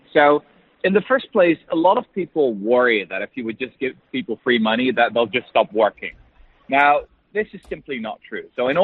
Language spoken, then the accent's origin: English; Netherlands; I mean, I'm from Holland.